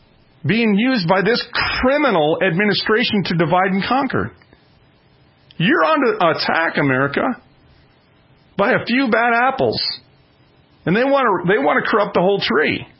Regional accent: Minnesota, United States; look at the mural behind the heads of the Supreme Court in my home state of Minnesota.

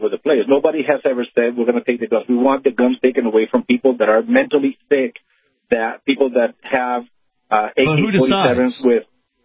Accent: Colombia; I'm from Colombia.

